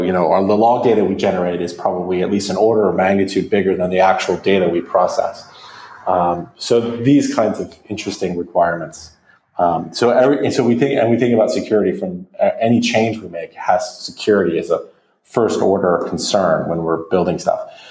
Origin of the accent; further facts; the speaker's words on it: West Coast, United States; now in United Kingdom; You know, I grew up on the West Coast and it was obvious that I would be working in Silicon Valley at some point.